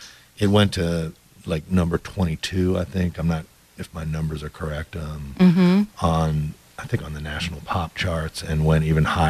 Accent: South Bend, Indiana, United States; I grew up in Indiana, South Bend, Indiana, so it's not too far from Detroit, about 4 hours away.

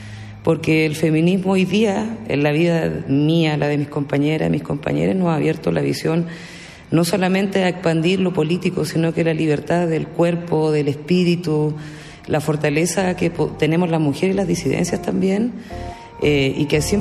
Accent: Patagonia, Chile; soy de Chile, del sur de Chile, de la Patagonia chilena, de la tercera Reserva Mundial de Agua Dulce en Sólido

